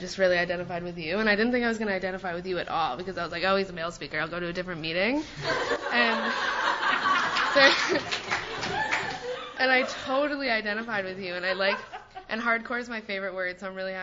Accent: Canada; I'm from Canada, so the legal drinking age in Canada is 19.

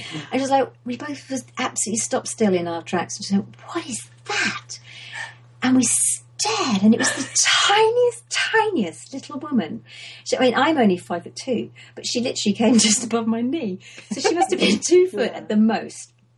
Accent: London, United Kingdom; yes, I come from London.

